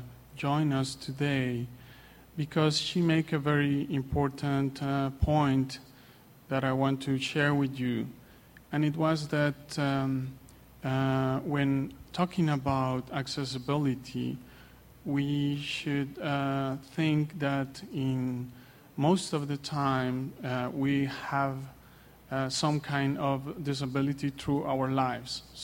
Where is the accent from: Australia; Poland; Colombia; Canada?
Colombia; English is a second language; I come from Colombia and also working for a non-for-profit organization.